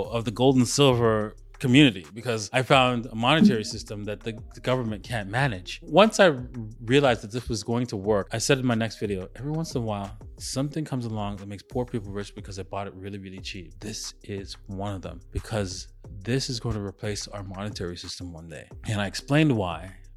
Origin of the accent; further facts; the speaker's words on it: Canada; also born or lived in Trinidad; now in United Arab Emirates; Actually, I was raised in Canada, but I was born in Trinidad.